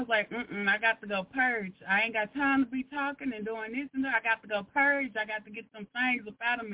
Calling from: Arkansas, United States; from Arkansas.

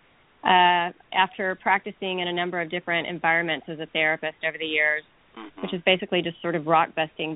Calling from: Dallas, Texas, United States; We're calling from Texas, the Lone Star State. Big D

